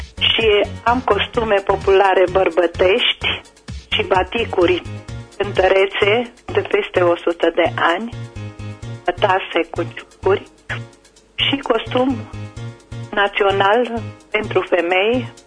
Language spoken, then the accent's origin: Romanian; Cuptoare, Caraș-Severin, Romania; sunt din Cuptoare.